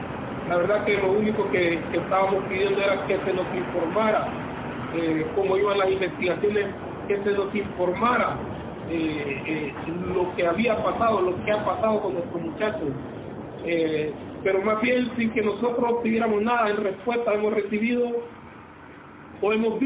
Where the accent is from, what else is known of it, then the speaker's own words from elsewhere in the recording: Honduras; del tipo de autoridad que tenemos como hondureños